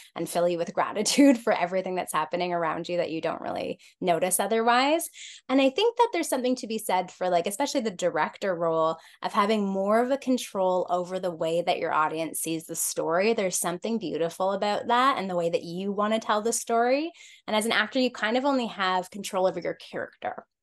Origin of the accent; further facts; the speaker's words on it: Canada; We're so Canadian. We're just waiting for each other.